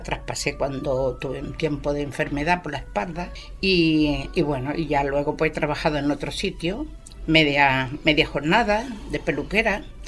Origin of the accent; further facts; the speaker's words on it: Cádiz, Andalusia, Spain; Yo soy de Cádiz. Cádiz Capital.